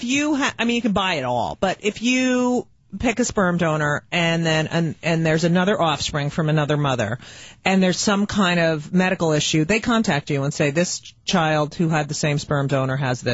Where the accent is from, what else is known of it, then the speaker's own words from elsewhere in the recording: New Jersey, United States; now in Manhattan, United States; I grew up in New Jersey.